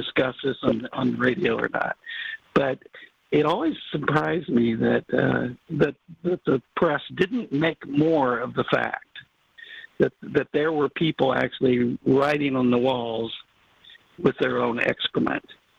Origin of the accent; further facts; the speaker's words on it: Indiana, United States; You know, I grew up in Indiana. I know Indiana.